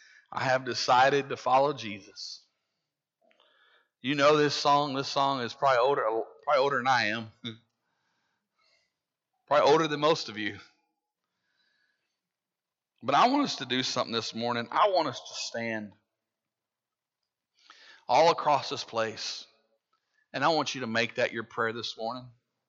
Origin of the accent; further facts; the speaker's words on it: Arkansas, United States; We're from Arkansas. You know, people consider us a bunch of hicks. You know, how can anything good come from Arkansas?